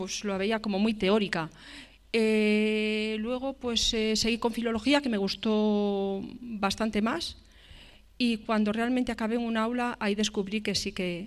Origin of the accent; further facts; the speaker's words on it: Carucedo, Castile and León, Spain; accent: Galician; mi niñez la viví en un pueblecito cerca de Galicia, así que quizá en algún momento tengo un deje gallego que me encanta, por cierto.